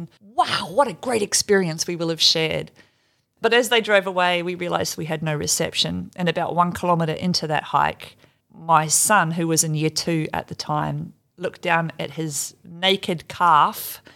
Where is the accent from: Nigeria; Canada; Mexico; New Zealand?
New Zealand; Yeah, so I grew up in New Zealand and that hypothermia safety was always a part of our school camp briefings.